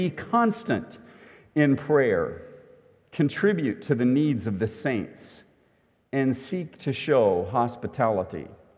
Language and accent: English; Kentucky, United States; I actually, because I'm from Kentucky, I'm accustomed to saying you all.